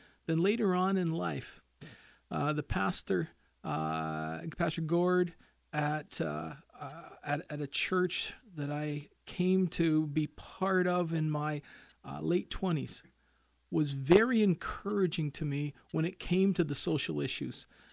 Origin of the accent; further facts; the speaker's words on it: Hamilton, Ontario, Canada; I was born and raised in Hamilton. I did not do an awful lot of traveling as a child. I grew up in a very, very modest family in Hamilton.